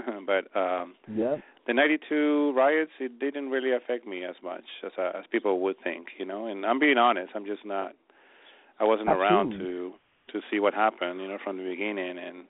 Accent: Peru; moved away; Well, I came from Peru.

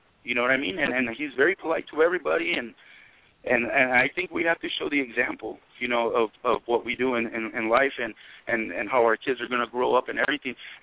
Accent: Yuma, Arizona, United States; I'm from Yuma, Arizona

